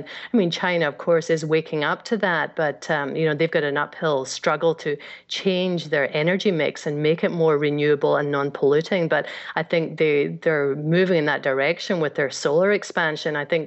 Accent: Scotland, United Kingdom; moved away as an adult; when I grew up in Scotland

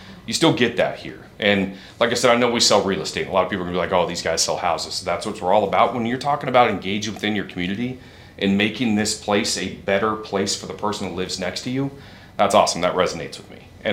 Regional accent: Spokane, Washington, United States; I grew up in Spokane. I graduated from Lewis and Clark High School in 2001, where we still had an open campus on 3rd Avenue.

